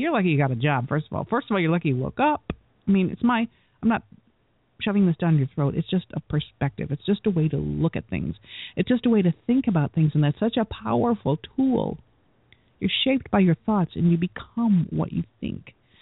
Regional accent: Michigan, United States; I just love Petoskey Stones because I'm from Michigan, and they're all unique

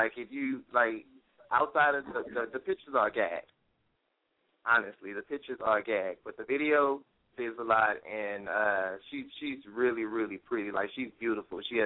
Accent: Houston, Texas, United States; I'm from Houston.

